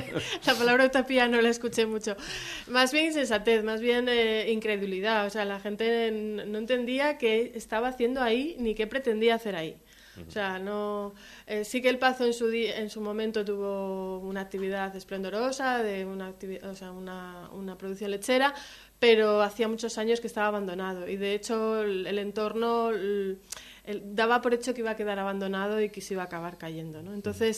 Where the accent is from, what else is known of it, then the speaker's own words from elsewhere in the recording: Madrid, Community of Madrid, Spain; now in Lugo, Spain; me crié en Madrid, pero siempre he ido con el título de gallega por el mundo.